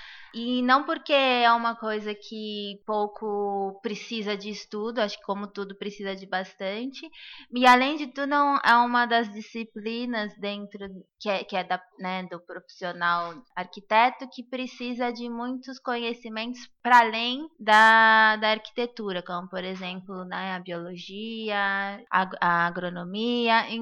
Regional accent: São Paulo, Brazil; eu não sou da cidade de São Paulo, então, como eu sou do interior, eu tive essa oportunidade de ter mais a natureza mais próxima

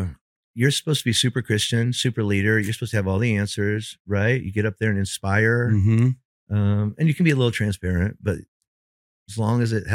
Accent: Bible Belt, United States; And you come from the Bible Belt. I come from the Bible Belt, right?

